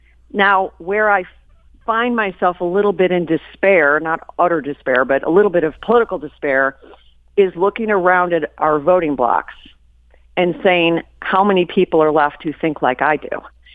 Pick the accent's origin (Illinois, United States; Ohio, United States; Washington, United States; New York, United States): Illinois, United States; Chicago; I come from Chicago, so voter fraud is kind of what I'm used to.